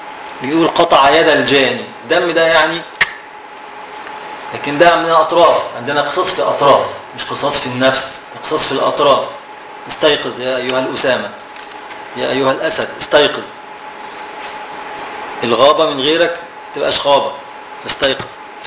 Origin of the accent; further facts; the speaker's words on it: Egypt; يعني عندنا في مصر أيها المغتربون